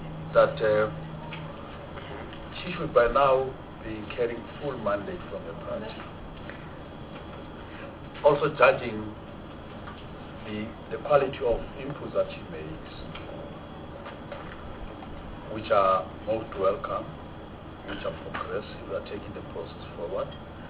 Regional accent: Free State, South Africa; She's from the Free State, just I'm from the Free State.

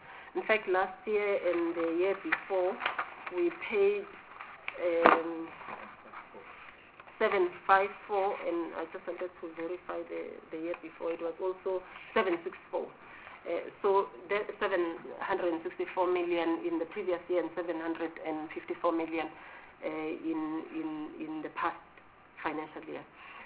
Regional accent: Durban, KwaZulu-Natal, South Africa; I come from Durban. Excuse my bias towards Durban.

